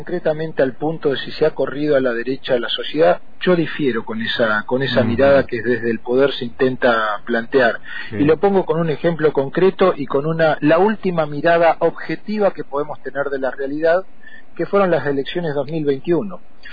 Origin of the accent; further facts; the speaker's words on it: Neuquén, Argentina; soy neuquino, papá de Lola, de 22, Morena, de 5, fui presidente del centro de mi colegio secundario en Cutralcó